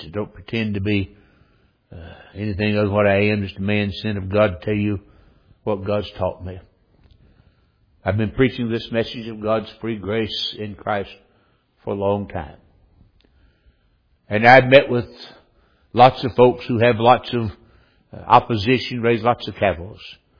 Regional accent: Winston-Salem, North Carolina, United States; preaching a conference in my hometown in Winston-Salem, North Carolina.

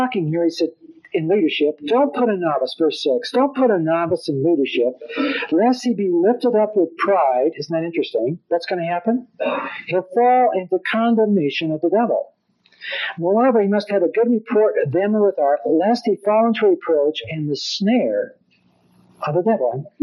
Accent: Los Angeles, California, United States; I grew up in Los Angeles, and I pastored a church in a place called Nowhere, California.

